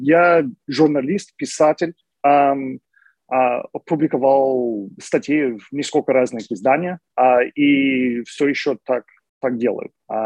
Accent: Michigan, United States; Russian is a second language; Я из Мичигана, я вырос там, только начал изучать русский язык, когда мне было 24. Это было лет 15 тому назад.

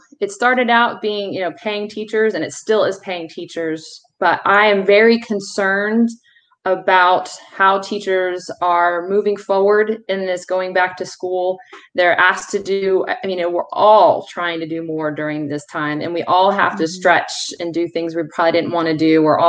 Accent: Virginia Beach, Virginia, United States; I grew up in Virginia Beach. I traveled a lot in my last life as an IT consultant, so I've seen a lot of places in this country, and I still just love Virginia Beach.

